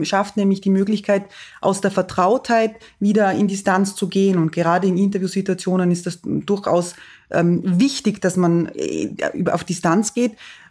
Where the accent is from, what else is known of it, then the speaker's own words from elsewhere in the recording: Vorarlberg, Austria; Mein Vater, ich komme aus Vorarlberg, hat immer gesagt, dass man in der Mundart keine politische Diskussion führen kann.